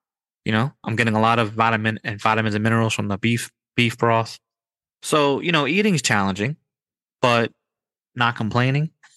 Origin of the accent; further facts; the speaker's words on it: United States; I didn't know that tea had caffeine because I don't drink tea because I'm American and I drink coffee.